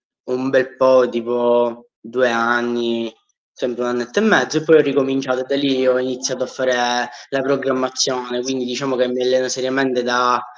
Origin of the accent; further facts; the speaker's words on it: Syracuse, Sicily, Italy; È facile, sono siciliano, precisamente di Siracusa.